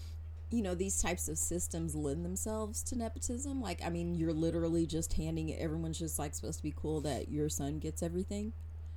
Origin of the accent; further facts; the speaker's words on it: United States; Well, being an American, what a great question, TK. Being an American, I don't like the idea of sort of hierarchical monarchies, basically.